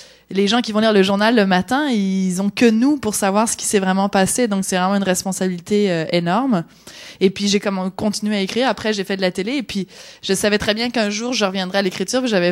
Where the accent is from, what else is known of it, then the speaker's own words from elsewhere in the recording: France; born there; je suis née en France de parents québécois, ce qui explique mon petit accent dont j'entends parler à peu près tous les jours.